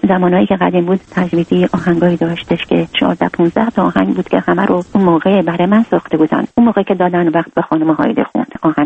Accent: Iran; moved away as an adult; من 7 8 تا زندگی در ایران عوض کردم تا تونستم. دیگه دیدن هیچ چاره‌ای ندارم که اون مملکتم و زادگاهم و خاطرات زندگی و کودکی و نوجوانیم و گذاشتم اومدم.

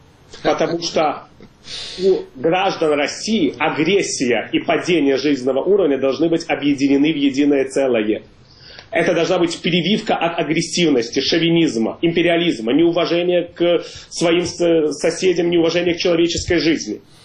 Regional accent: Ukraine; как и мы, украинцы

